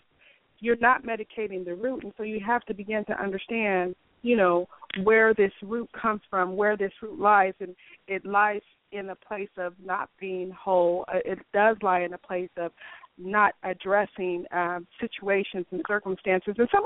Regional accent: Pomona, California, United States; And they're going to see … that grew up in Pomona, was born and raised in Pomona.

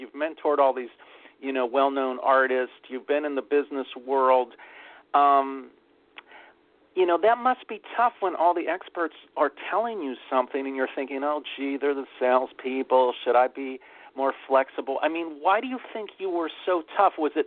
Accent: Pittsburgh, Pennsylvania, United States; I grew up in Pittsburgh.

